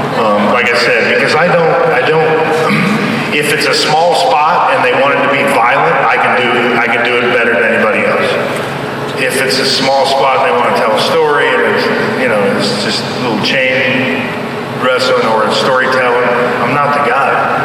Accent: Tulsa, Oklahoma, United States; also born or lived in California; I'm from Tulsa, Oklahoma. Grew up there 17 years.

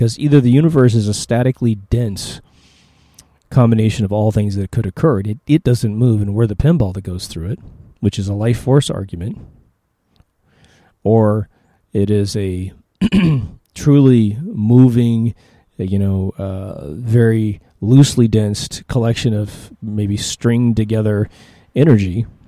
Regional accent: Kansas, United States; I grew up in Kansas. I grew up in a town that was at least, and beautifully so, like 50 years behind everybody else in terms of architecture and what have you.

